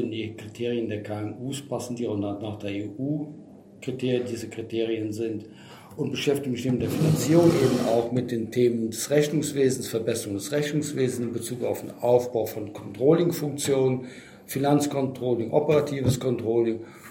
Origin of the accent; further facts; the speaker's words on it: Cologne, North Rhine-Westphalia, Germany; now in Berlin, Germany; weil ich aus Berlin bin, Berlin mein Büro habe, im Wesentlichen der Schwerpunkt Berlin, aber durch meine Herkunft, und das hört man vielleicht auch, bin ich Kölner